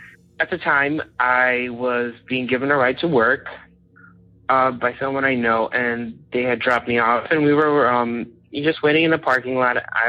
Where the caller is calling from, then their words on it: Illinois, United States; I'm calling from Illinois.